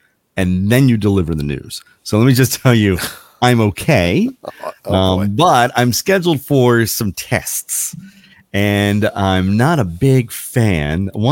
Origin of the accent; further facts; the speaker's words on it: Baltimore, Maryland, United States; I know I make a big deal out of the fact that I'm from Baltimore and I live in Maryland.